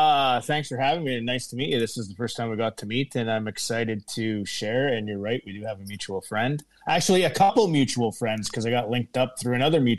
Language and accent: English; Kenora, Ontario, Canada; I had the opportunity to open a restaurant here in Kenora, Ontario, which is my hometown.